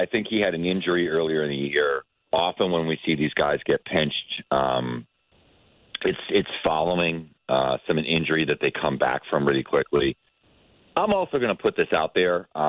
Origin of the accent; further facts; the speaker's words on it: Boston, Massachusetts, United States; You know, I grew up in Boston in the 80s and 90s, you know.